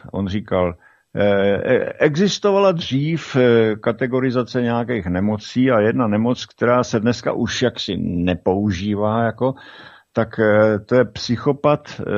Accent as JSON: {"language": "Czech", "region": "Bohemia", "country": "Czechia", "said": "No, když on je tam doživotně u nás v Čechách, on je tam neskorumpovatelný obrovskýma penězma"}